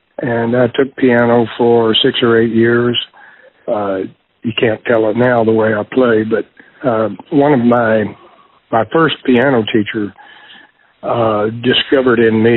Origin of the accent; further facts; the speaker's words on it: Midland, Texas, United States; I'm originally from Midland, Texas. I grew up out there in West Texas in the First United Methodist Church